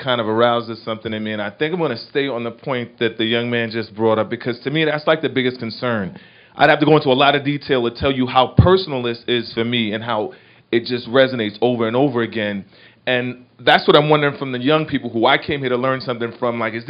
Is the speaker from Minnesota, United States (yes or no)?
no; Brooklyn, New York, United States; I'm from Brooklyn.